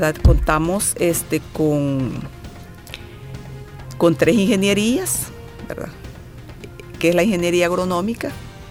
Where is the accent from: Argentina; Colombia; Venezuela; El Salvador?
El Salvador; San Vicente; es un reto, ¿verdad? Servirle a mi ciudad, porque soy originaria de San Vicente. Soy nacida allá, estudié aquí en la Facultad de Ciencias Económicas, en la época de la guerra.